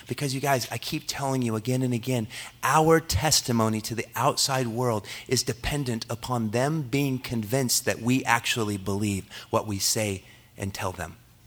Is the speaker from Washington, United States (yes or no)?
yes; Longview, Washington, United States; where I'm from, Longview, Kelso. I came from Longview, Kelso. And it is a pretty sketchy town.